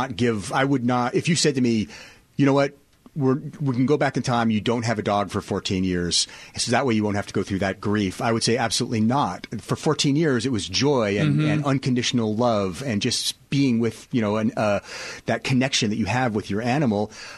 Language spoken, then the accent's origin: English; Shoreline, Washington, United States; I'm a Seattle guy. I grew up in Shoreline and went to Shorewood High School.